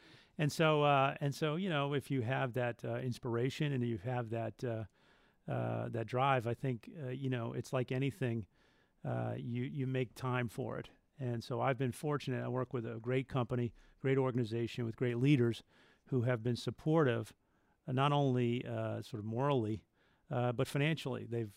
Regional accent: Madison, Connecticut, United States; I grew up in Madison, Connecticut.

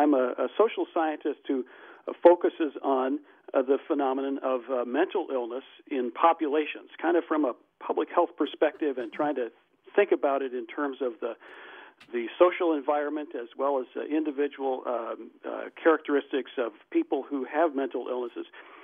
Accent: Ecuador; also born or lived in Minnesota, United States; But I didn't live there very long. And I moved as a young child to Ecuador, where my father was a medical missionary.

